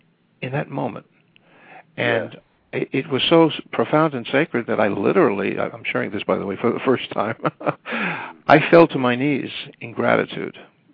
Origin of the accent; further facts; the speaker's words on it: New York City, New York, United States; now in Fort Lauderdale, United States; I live presently in Fort Lauderdale, Florida. I'm originally from New York City.